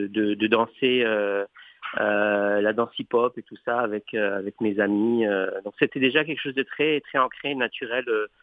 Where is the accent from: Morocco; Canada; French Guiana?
Morocco; je suis français-marocain et que moi, j'ai grandi dans la culture de la danse au Maroc, où est-ce qu'on danse naturellement à la maison depuis mon plus jeune âge.